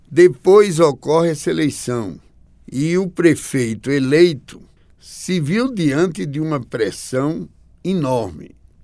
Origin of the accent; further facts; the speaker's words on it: Natal, Rio Grande do Norte, Brazil; born there; Olha, eu nasci em Natal e a minha família é uma família oriunda de Angicos, que é um município do interior do Rio Grande do Norte.